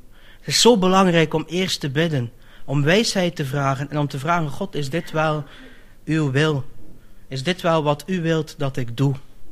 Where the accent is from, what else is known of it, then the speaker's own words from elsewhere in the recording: Netherlands; Ik ben maar een Nederlander.